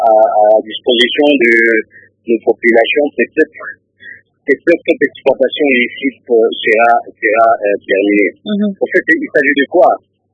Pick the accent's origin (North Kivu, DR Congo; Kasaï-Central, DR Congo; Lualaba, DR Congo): North Kivu, DR Congo; Goma; Moi, je suis de Goma, précisément dans l'est de la République démocratique du Congo.